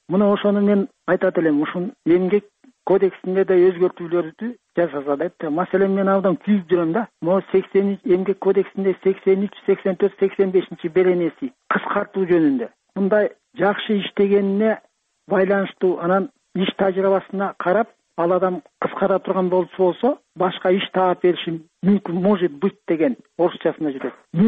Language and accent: Kyrgyz; Bishkek, Kyrgyzstan; Бишкектен болом да.